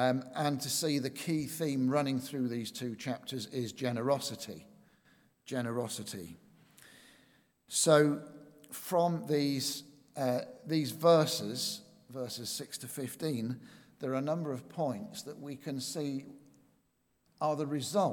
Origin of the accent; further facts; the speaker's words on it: Yorkshire and the Humber, United Kingdom; And being a Yorkshireman, believe you me, it was even harder.